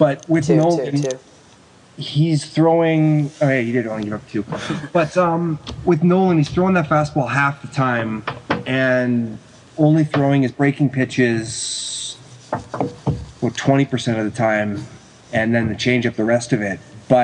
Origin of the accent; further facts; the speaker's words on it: Prince George, British Columbia, Canada; from Prince George, British Columbia